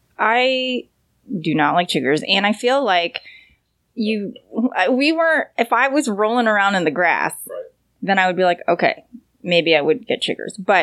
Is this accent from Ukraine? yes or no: no; Canada; So I grew up in Canada. I did not even know about chiggers until I went